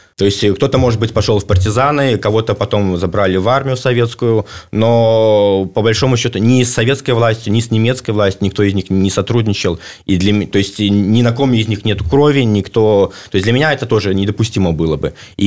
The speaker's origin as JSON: {"language": "Russian", "country": "Belarus", "said": "я считаю, я белорус, у нас есть белорусское государство, и я хочу, чтобы так и было дальше"}